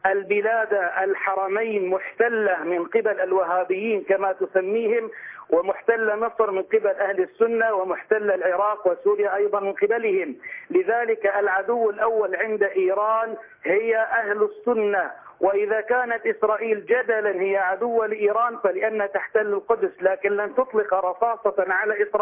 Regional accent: Syria; عندنا في سوريا

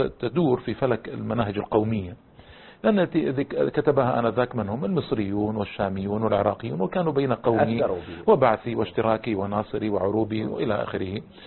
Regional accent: Jeddah, Makkah Province, Saudi Arabia; المجلات التي كانت أنا ذاك منتشرة عندنا في جدة

